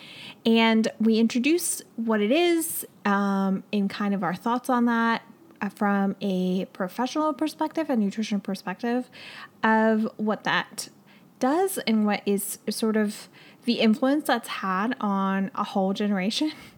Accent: Chile; I'm Latina, I'm from Chile

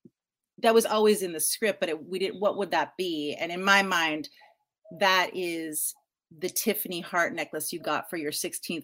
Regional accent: New Jersey, United States; now in Los Angeles, United States; I think, you know, the East Coast, I'm from New Jersey and I moved to LA in 94.

